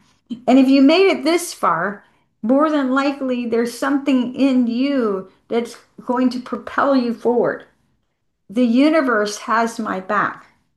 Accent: the South, United States; And I grew up in the American South.

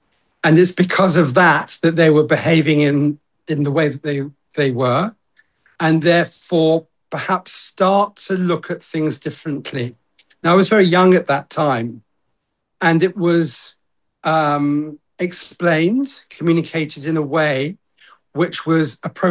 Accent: Welwyn Garden City, East of England, United Kingdom; I was brought up in Welwyn Garden City, and there's a lovely wood opposite, directly opposite where we lived.

